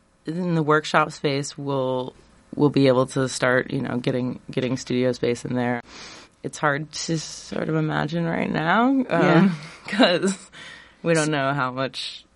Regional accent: Ames, Iowa, United States; I am from Ames. Mm-hmm. I actually grew up just outside of Ames, and I went to Gilbert

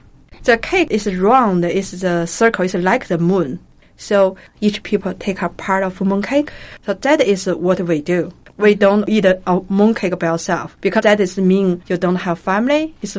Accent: Harbin, Heilongjiang, China; English is a second language; Most of the fruits will come from other states because my hometown is really a cold place.

